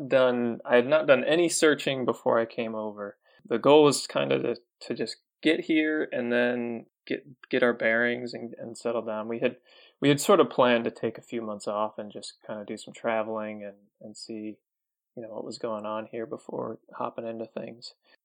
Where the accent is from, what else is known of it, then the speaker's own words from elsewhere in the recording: Wisconsin, United States; moved away as an adult; also born or lived in Cincinnati; now in South Korea; I grew up in Wisconsin, and then after college moved with my wife to Cincinnati, and I've been in Cincinnati for about 8 years as a developer there.